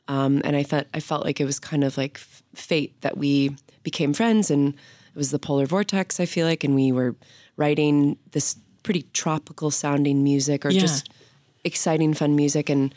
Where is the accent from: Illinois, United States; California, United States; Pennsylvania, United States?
Illinois, United States; now in Chicago, United States; You know, I grew up in rural Illinois and I've lived in Chicago for 10 years.